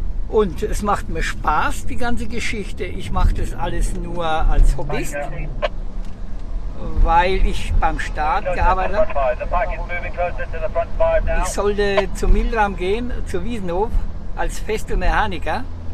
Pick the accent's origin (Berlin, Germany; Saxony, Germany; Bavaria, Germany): Bavaria, Germany; Marktheidenfeld; Ich komme aus Marktheidenfeld, das ist in Bayern.